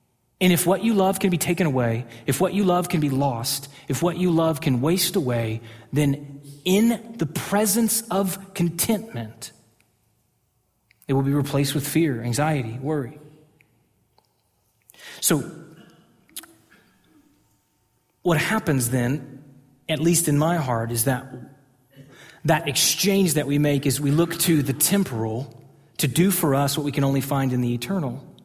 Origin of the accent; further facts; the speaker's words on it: Texas, United States; I grew up in Texas. I love God.